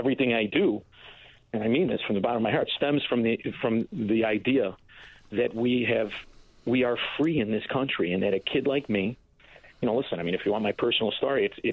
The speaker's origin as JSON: {"language": "English", "town": "Melrose Park", "region": "Illinois", "country": "United States", "tie": "born or raised there", "also_born_or_lived": "Hinsdale", "said": "I grew up in Melrose Park. I, for a brief time, I was actually born in Hinsdale"}